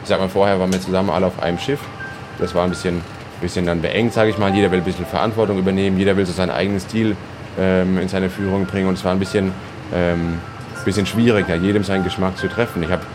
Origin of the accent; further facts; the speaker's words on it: Hirschhorn, Hesse, Germany; Ich komme selber vom Neckar in Hirschhorn, da haben wir unser Schloss und da bin ich zu Hause. Ich fahre natürlich am liebsten durch meinen Heimatort durch